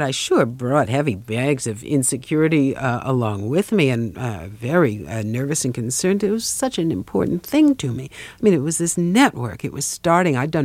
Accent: New York, United States; I'm a New Yorker and I'm Jewish.

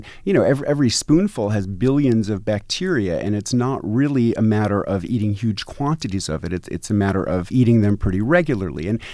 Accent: New York City, New York, United States; Well, I'm growing up in New York City, one of my very favorite foods were sour pickles, what some people might know as kosher dills.

